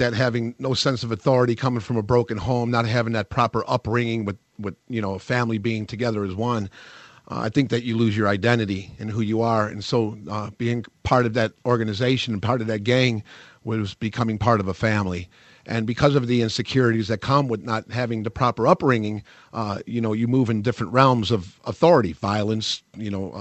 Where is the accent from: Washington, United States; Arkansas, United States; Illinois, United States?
Illinois, United States; Chicago; But I'm from Chicago. Was on the streets. At a young age, at 11 years old.